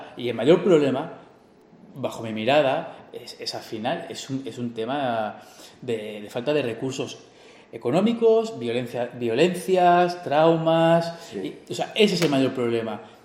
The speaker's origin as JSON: {"language": "Spanish", "region": "Catalonia", "country": "Spain", "said": "Y soy español. Yeah. O catalán."}